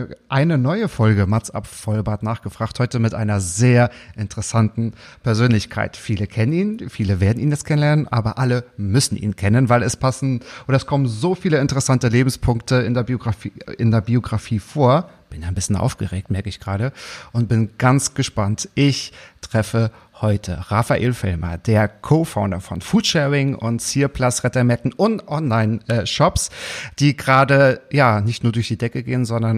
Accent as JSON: {"language": "German", "region": "Berlin", "country": "Germany", "said": "Wir sind ja beide Berliner quasi"}